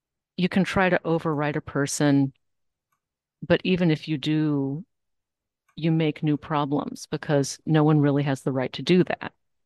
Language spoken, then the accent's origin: English; Grand Forks, North Dakota, United States; I grew up in Grand Forks and I believe that I am pretty accurate in how